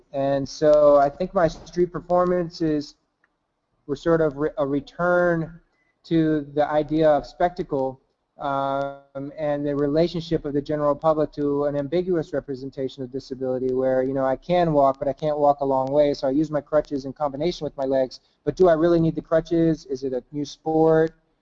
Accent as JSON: {"language": "English", "town": "Pittsburgh", "region": "Pennsylvania", "country": "United States", "tie": "born or raised there", "said": "I grew up in Pittsburgh. I was going into old abandoned steel mills and pulling out all this stuff"}